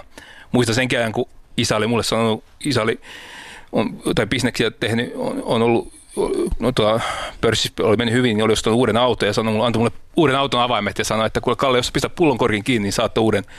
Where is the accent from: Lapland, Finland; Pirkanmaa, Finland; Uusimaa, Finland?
Pirkanmaa, Finland; Kihniö; mä oon syntynyt siellä Kihniössä vuonna 85 kristittyyn kotiin ja kasvoin siis kodissa, että vanhemmat oli tullut vuonna 81 uskoon.